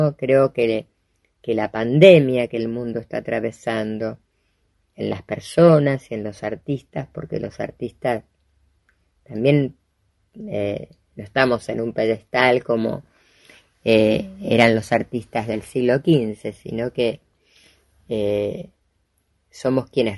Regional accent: Argentina; nos hacen reflexionar no solo a nosotros como argentinos

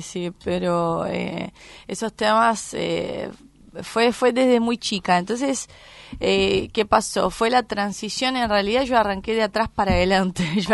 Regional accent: São Paulo, Brazil; Spanish is a second language; now in Argentina; soy de Brasil, de São Paulo. Uh-huh. Y bueno, estoy hace bastante en Argentina, pero voy y vengo.

